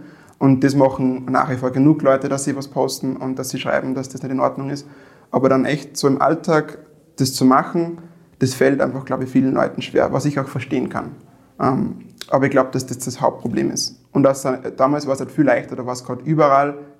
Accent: Weizenkirchen, Upper Austria, Austria; Also ich bin in Weizenkirchen aufgewachsen. Meine Mutter kommt von dort. Mein Vater war aus Angola, das ist unten links in Afrika. Und ich bin halt alleinerziehend aufgewachsen, war immer in Österreich, habe deswegen auch nur Deutsch gesprochen.

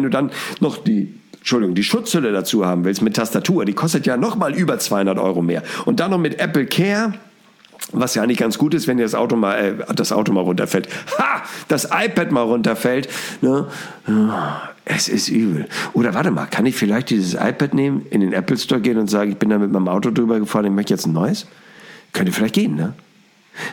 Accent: Hamburg, Germany; als Hamburger

